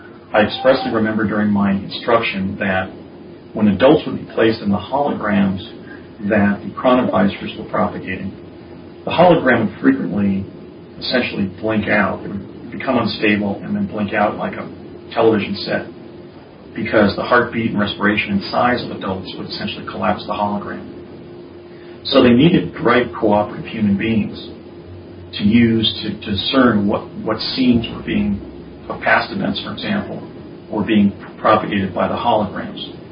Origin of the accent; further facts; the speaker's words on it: New Jersey, United States; and I remember stating that I was from New Jersey.